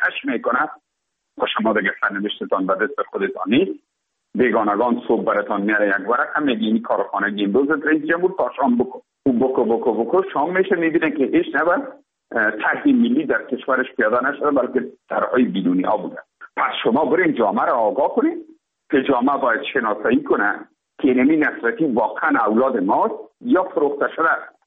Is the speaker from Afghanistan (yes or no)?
yes; Afghanistan; ما افغان هستیم